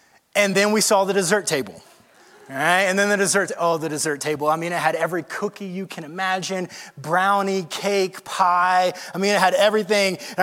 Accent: Georgia, United States; I come from Georgia, go Dogs. And one of the things that I loved about being in the South was a good old-fashioned church potluck.

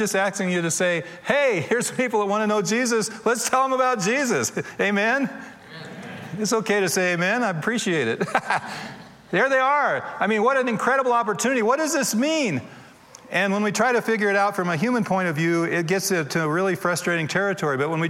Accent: Joplin, Missouri, United States; also born or lived in Latin America; I grew up in Little Joplin, Missouri. It's hardly the cosmopolitan center of the universe, but it's a nice town.

